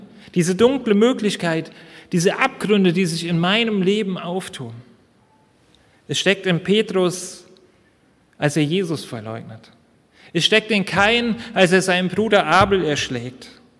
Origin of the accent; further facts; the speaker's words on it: North Rhine-Westphalia, Germany; born there; Ich komme gebürtig aus Nordrhein-Westfalen und ich habe in Wuppertal studiert.